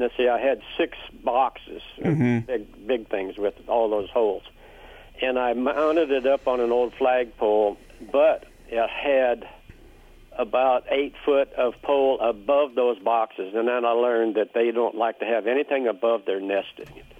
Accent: Fishville, Louisiana, United States; also born or lived in Pollock; I'm from Pollock, actually Fishville, Louisiana, which is about 20 miles east of Alexandria.

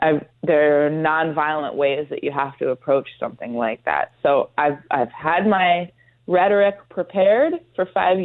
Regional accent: New York, United States; You know, I'm from New York, so my initial response is always like, oh, fight them.

